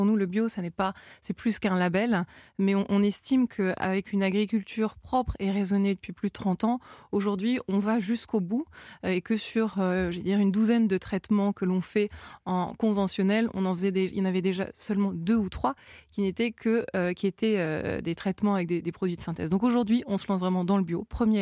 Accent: Bordeaux, Nouvelle-Aquitaine, France; je suis née à Bordeaux et j'ai grandi, j'ai passé toute mon enfance à la propriété Angélus et je courais au milieu des vignes côté de mon père et de mon grand-père.

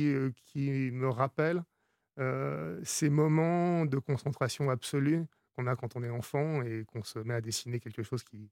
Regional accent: France; now in Florence, Italy; Je suis français.

